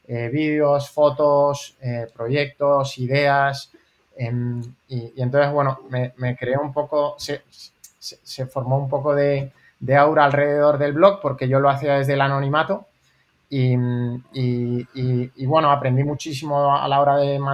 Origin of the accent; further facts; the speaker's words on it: Canary Islands, Spain; also born or lived in Ireland; now in Madrid, Spain; yo nací en Madrid, lo que me crié en Canarias y ahí fui al liceo francés y luego me mandaron interno 3 años a Irlanda y ya luego con 18 años me vine a Madrid a estudiar la carrera, que estudié en la Carlos III, Derecho y ADE.